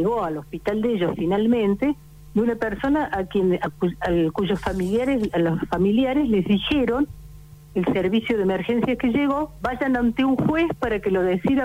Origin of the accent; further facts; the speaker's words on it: Córdoba, Argentina; now in Buenos Aires, Argentina; Yo soy cordobesa.